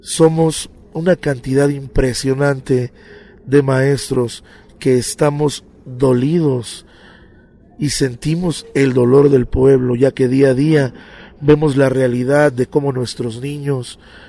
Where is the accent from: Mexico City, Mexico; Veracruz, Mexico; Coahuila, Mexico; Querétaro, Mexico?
Veracruz, Mexico; Cuichapa; Veracruzano. … Vengo desde la ciudad de Cuichapa y Las Chuapas. Son los dos municipios que están hasta abajo, cerca del estado de Tabasco, del estado de Veracruz.